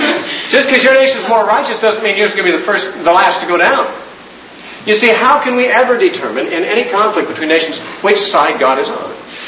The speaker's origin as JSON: {"language": "English", "country": "United States", "said": "I'm thankful that I'm an American."}